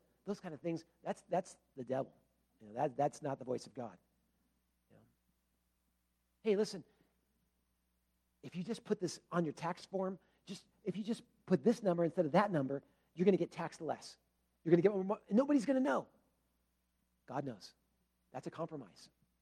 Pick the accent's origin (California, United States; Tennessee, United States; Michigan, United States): California, United States; Huntington Beach; When I was growing up in Huntington Beach, and we would go very early in the morning to go out surfing